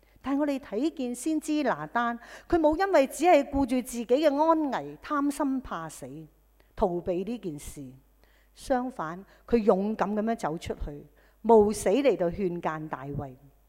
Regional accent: China; 他就用了我们中国人传统的智慧

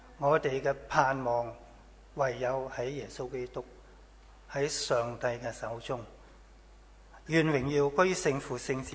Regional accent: China; 我们中国人常都说，善有善报，恶有恶报

